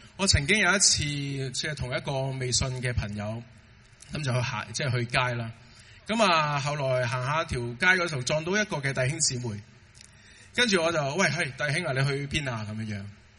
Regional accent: Hong Kong; 不过我们很多时候，我们香港人都很忙

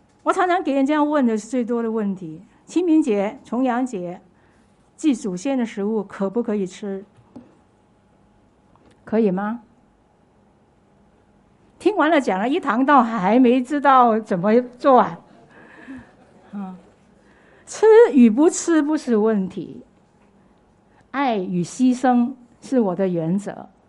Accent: Hong Kong; 我们香港人叫猪红嘛

